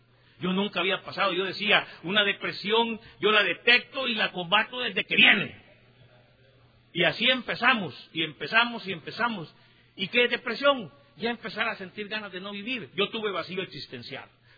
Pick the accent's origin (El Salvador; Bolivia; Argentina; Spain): El Salvador; Vengo de El Salvador.